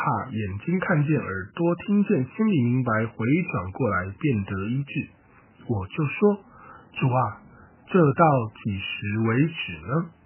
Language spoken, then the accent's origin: Chinese; Taiwan; 我自己在台湾长大，